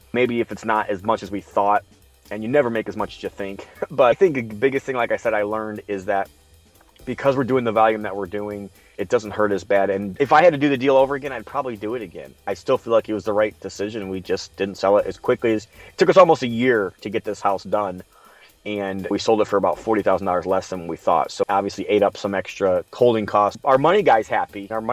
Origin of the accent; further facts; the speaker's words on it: Midwest, United States; I'm from the Midwest, so I'm a little bit more insulated